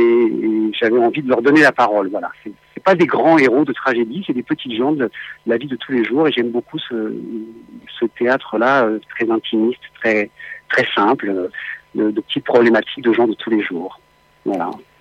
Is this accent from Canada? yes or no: no; Northern and Eastern France, France; Moi, je viens de l'Est et du Nord de la France, dans des sites qui étaient des sites miniers, sidérurgiques